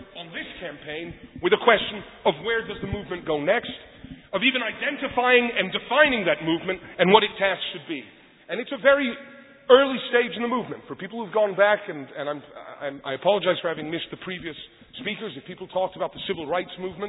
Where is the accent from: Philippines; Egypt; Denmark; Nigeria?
Egypt; now in United States; I grew up in Egypt